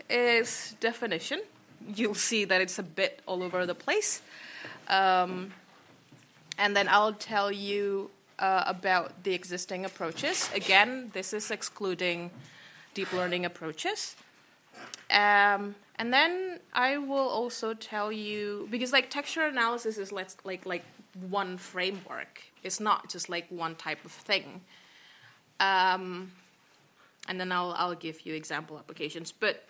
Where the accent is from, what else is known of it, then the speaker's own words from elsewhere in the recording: Indonesia; English is a second language; moved away as an adult; So I'm originally from Indonesia, and then I did my undergrad in computer science over there